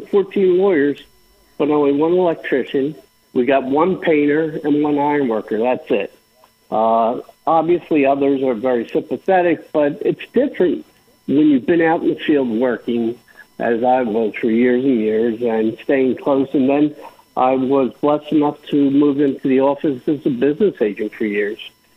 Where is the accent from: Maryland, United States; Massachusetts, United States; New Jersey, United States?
New Jersey, United States; I get two of the three, but I'm from Jersey. We're not real patient.